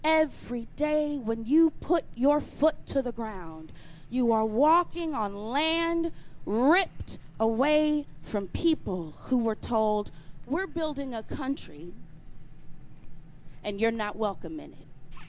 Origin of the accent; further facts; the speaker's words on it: St. Louis, Missouri, United States; near Ferguson, Missouri. I'm from St. Louis